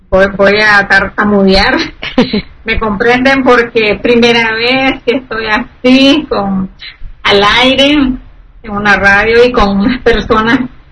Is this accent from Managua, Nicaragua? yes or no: yes; Managua, Nicaragua; Soy de Managua, Nicaragua, América Central, un país muy lindo de lagos y volcanes, y es un país chiquitito